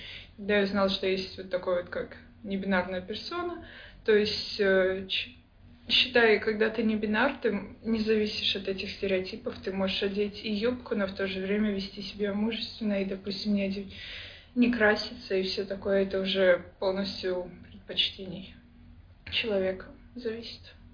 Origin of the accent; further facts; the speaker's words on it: Brest, Brest Region, Belarus; now in Vilnius, Lithuania; Я из Белоруссии. Родился и прожил большую часть своей жизни в Бресте, но на данный момент я нахожусь в Вильнюсе, так как обучаюсь здесь.